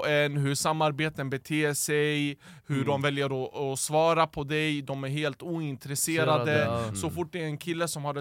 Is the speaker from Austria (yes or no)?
no; Iraq; now in Sweden; jag är ändå en irakier i deras ögon för jag har kommit hem.